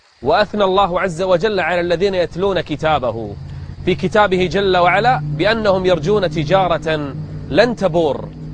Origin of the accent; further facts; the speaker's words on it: Kuwait; قراء المساجد عندنا في الكويت